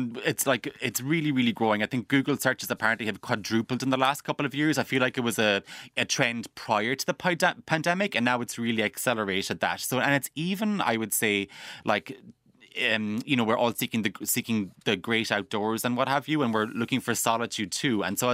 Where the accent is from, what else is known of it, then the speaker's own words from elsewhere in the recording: Ireland; I guess we as Irish people, we're such, you know, we're a pure nation of gallivanters.